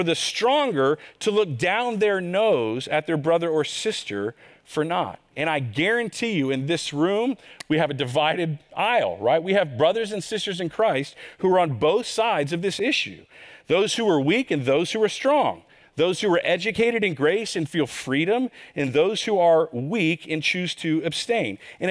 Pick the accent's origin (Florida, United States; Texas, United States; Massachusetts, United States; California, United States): Texas, United States; Y'all, I grew up in Texas, the buckle of the Bible Belt. We invented legalism where I came from.